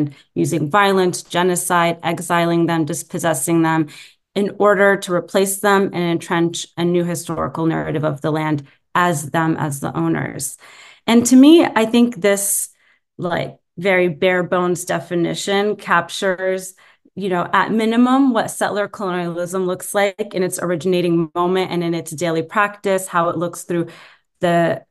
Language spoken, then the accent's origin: English; California, United States; also born or lived in Jerusalem; I'm a Palestinian from Jerusalem and from the village of Birzit in the West Bank, but I grew up in the Bay Area and I just returned here and live in Oakland now.